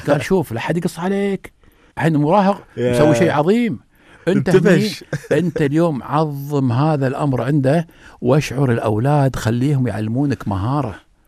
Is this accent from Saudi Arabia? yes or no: no; Kuwait; فكان عندنا في الكويت يروحون ملعب الصابون يلعبون كرة